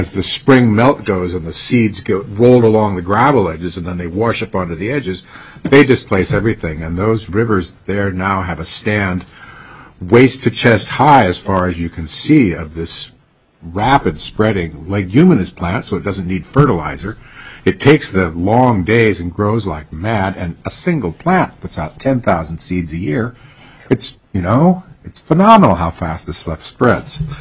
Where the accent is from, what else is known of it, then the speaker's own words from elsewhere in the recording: California, United States; I grew up in California, you know, whose environment has been pretty much overcome by European invaders.